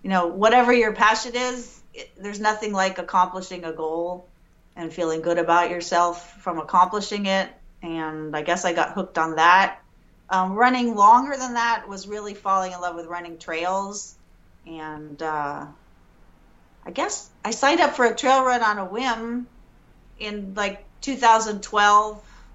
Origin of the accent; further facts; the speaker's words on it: Washington, District of Columbia, United States; moved away as an adult; I grew up mostly in the Washington, D.C. area. My dad was in the Navy, so we moved around a bit and then settled there, and I was in high school there.